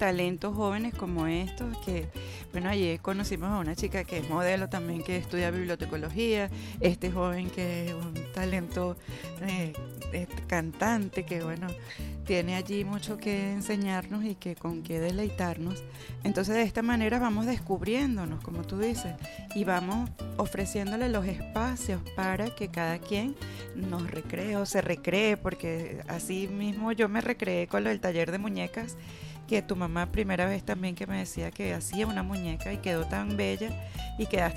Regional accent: Venezuela

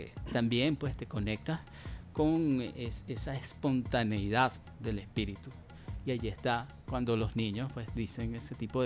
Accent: Caracas, Capital District, Venezuela; de los Andes, de Táchira, de Capacho. Y por el lado paterno, bueno, vienen del Pilar. Entonces te imaginas, esos también somos los caraqueños.

